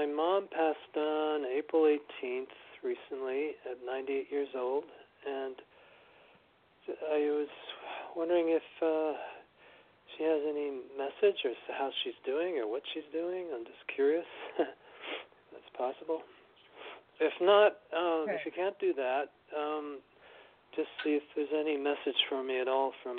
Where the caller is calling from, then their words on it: New York City, New York, United States; New York City.